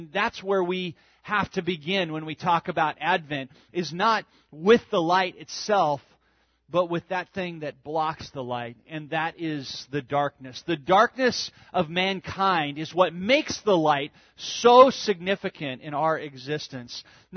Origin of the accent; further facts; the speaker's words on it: California, United States; And that reminds me of growing up in Southern California, because I was a Southern California beach rat when I was a little kid.